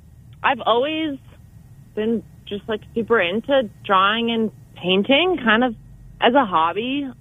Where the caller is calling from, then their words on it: Moab, Utah, United States; also born or lived in Denver; I'm actually calling from Moab, Utah.